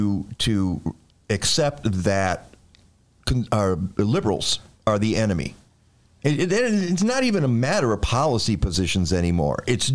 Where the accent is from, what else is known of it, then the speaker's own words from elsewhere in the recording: Michigan, United States; my nickname for my home state is Milichigan.